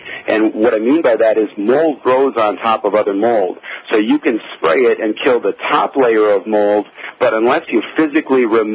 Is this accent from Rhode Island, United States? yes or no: no; Minnesota, United States; also born or lived in New Orleans / Switzerland; Actually, I was born in New Orleans in '63, but my father was in the military, so we moved around a lot. We lived in Switzerland for a while and around the U.S. and kind of a typical military family. Actually grew up in Minnesota